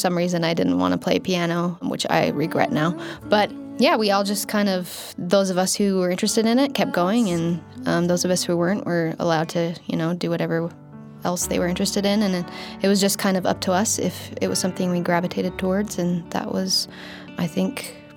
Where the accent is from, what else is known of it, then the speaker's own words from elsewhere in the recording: American Fork, Utah, United States; I grew up in American Fork, Utah.